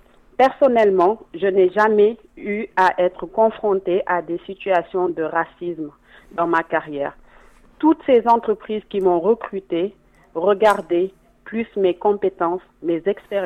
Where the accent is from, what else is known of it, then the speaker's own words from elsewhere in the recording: Senegal; Moi, je suis sénégalaise d'origine, pure souche, et voilà.